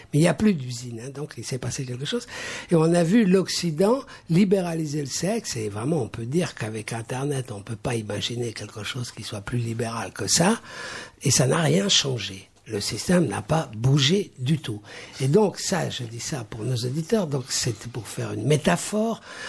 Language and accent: French; Belgium; je suis belge moi aussi.